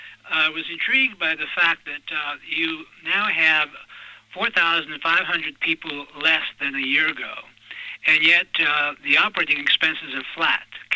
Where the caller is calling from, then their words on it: New York, United States; but I'm actually calling from New York.